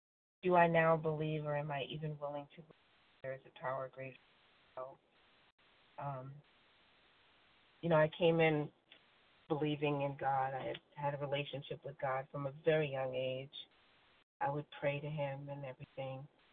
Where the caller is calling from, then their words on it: Virginia, United States; Virginia.